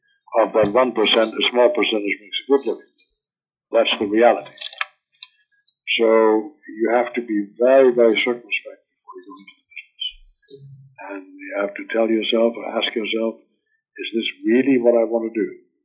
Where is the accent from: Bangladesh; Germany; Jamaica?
Germany; moved away as an adult; now in United States; it talked about my childhood and my growing up in Germany, and then talked mostly about my life in America. I came to this country when I was 18.